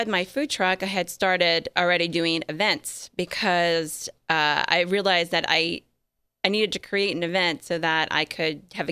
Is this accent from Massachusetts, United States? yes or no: no; New Orleans, Louisiana, United States; now in Las Vegas, United States; I'm from New Orleans.